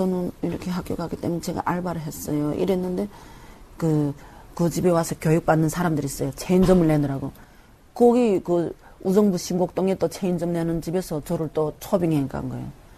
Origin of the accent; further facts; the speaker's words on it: North Korea; now in South Korea; 저는 북한에서 왔어요.